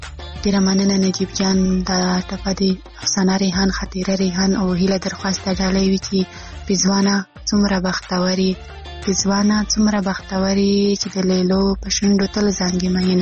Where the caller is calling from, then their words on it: Khyber Pakhtunkhwa, Pakistan; له وزیرستان نه.